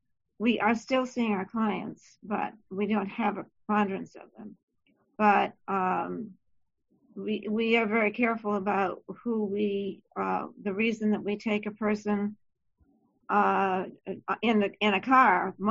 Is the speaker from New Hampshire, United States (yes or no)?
yes; New Hampshire, United States; I'm from New Hampshire, and I am a case manager